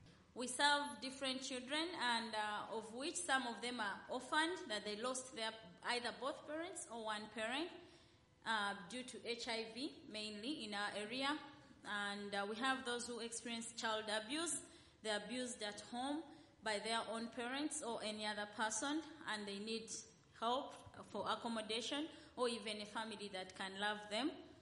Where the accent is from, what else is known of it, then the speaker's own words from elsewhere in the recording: Uganda; We come from Uganda, and we started this ministry.